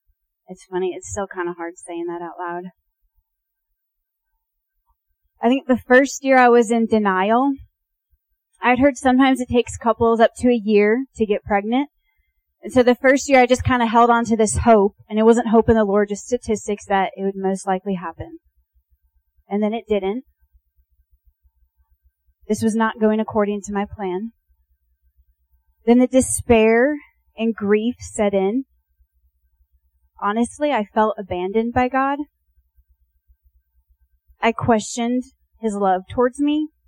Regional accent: Illinois, United States; So I grew up in Illinois. I attended the University of Illinois

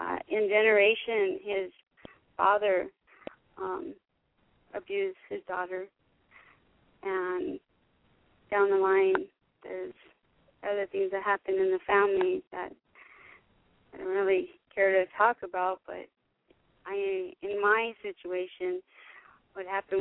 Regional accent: California, United States; also born or lived in Denver, Colorado; I'm from Denver, Colorado. I grew up in California.

